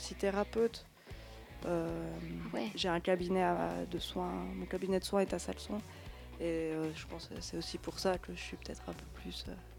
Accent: Valais, Switzerland; puis chez nous en Valais on a de la chance on a plein de bons producteurs

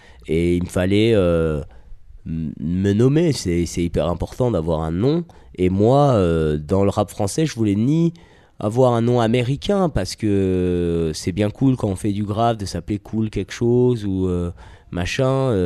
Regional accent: Lyon, Auvergne-Rhône-Alpes, France; now in Paris, France; Moi, je suis originaire de Lyon avant d'habiter là maintenant sur Paris comme

